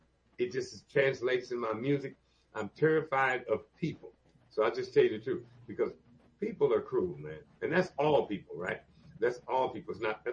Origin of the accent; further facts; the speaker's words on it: Missouri, United States; I got a heck of a story I can tell you because I'm from Missouri originally.